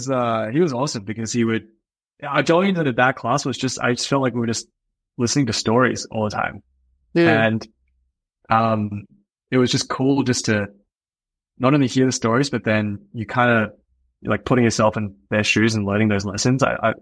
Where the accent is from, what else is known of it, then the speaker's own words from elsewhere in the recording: Australia; I grew up in Australia.